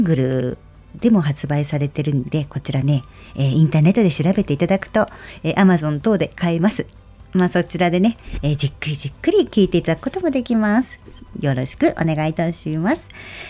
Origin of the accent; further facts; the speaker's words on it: Onahama, Fukushima, Japan; born there; 私も小名浜出身なんです、実はね生まれが。